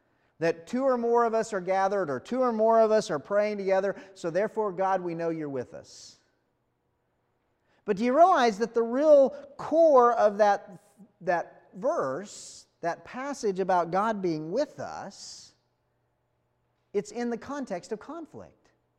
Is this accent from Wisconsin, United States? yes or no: no; New Mexico, United States; I'm from New Mexico, and one of the real common phrases there is mañana.